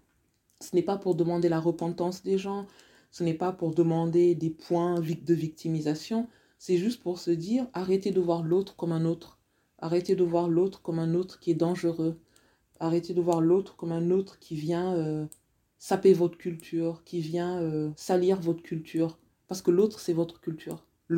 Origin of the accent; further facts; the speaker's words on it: France; Moi, je suis aujourd'hui, je suis française